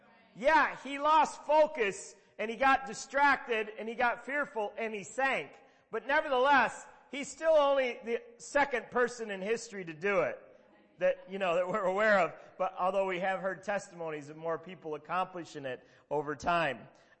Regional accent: Minnetonka, Minnesota, United States; they came up to my hometown of Minnetonka

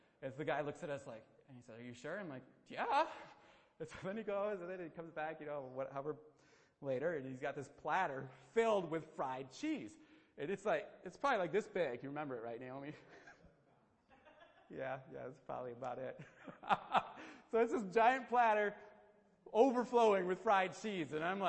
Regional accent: Wisconsin, United States; and, you know, I'm from Wisconsin, and so I like cheddar cheese

